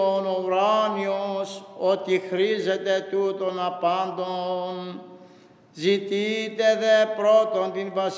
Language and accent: Greek; Chios, North Aegean, Greece; Εκεί στη Χίο, που είμαι από τη Χίο κι εγώ βέβαια